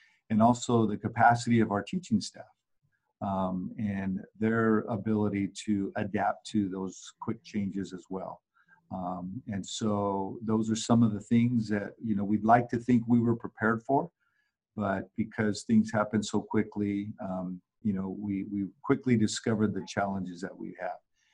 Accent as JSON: {"language": "English", "town": "Colton", "region": "California", "country": "United States", "tie": "born or raised there", "said": "Superintendent Santa Ana Unified School District. I come from the Inland Empire, small town called City of Colton, and where I was born and raised"}